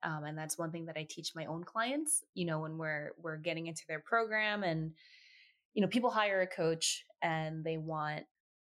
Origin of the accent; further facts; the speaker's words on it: Queens, New York, United States; In Queens, New York.